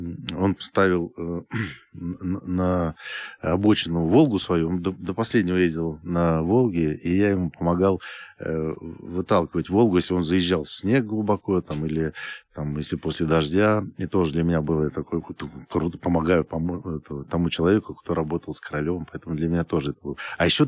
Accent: Baikonur, Kyzylorda Region, Kazakhstan; я сам вырос на Байконуре, то есть и детский садик, и школа, и к нам космонавты приезжали.

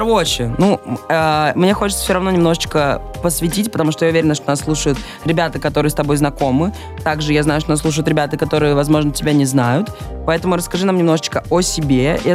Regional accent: Vladikavkaz, North Ossetia–Alania, Russia; now in Saint Petersburg, Russia; я приехал из Владикавказа.

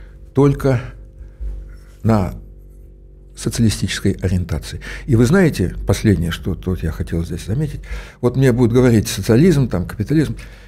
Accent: Ukraine; also born or lived in Poltava / Kharkiv / Dnipropetrovsk; Я сам с Украины. Я знаю, что такое украинцы. Я и в Полтаве долгое время жил, и Харьков, и Днепропетровск.

